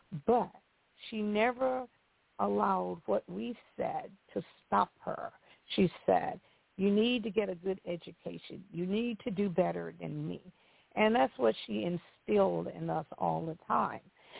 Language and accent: English; Mississippi, United States; born there; I was born in Mississippi, and I always had dreams of doing better for myself because, as you know, Mississippi was one of the poorest states in the Union.